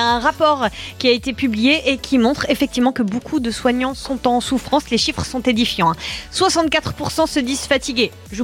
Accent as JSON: {"language": "French", "region": "Grand Est", "country": "France", "said": "on a beaucoup de chance que ça se passe chez nous, dans le Haut-Rhin."}